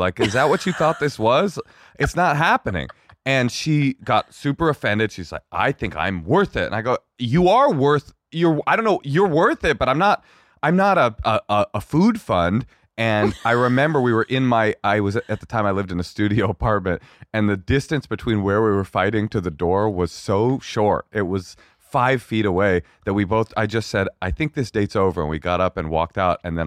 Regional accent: California, United States; No, it's like, first of all, I'm from California. And we eat hummus, okay?

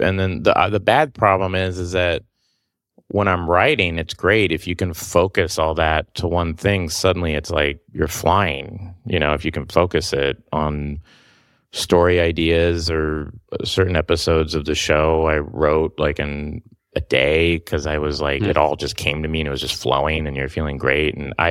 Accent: Oklahoma, United States; I'm from Oklahoma, you know, so it's like, I'm going to go in a room and sit and close my eyes.

